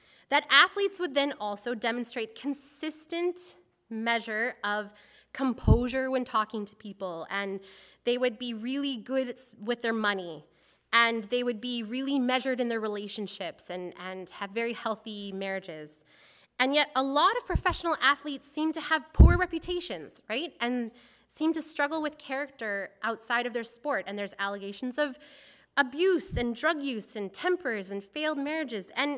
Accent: Edmonton, Alberta, Canada; I'm from Edmonton

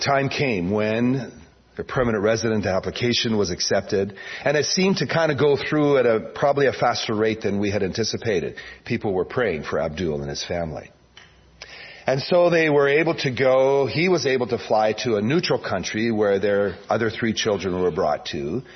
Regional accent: Red Deer, Alberta, Canada; I think of a pastor and church in my hometown of Red Deer, Alberta

